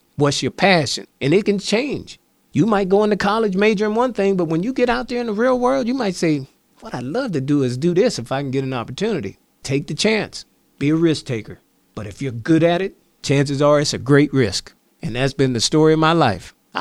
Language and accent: English; McKeesport, Pennsylvania, United States; Growing up in McKeesport, and I grew up in Harrison Village, all the way up to the age of 12. Then we ended up moving to Evans Avenue, which was one of the first black families on Evans Avenue at that time.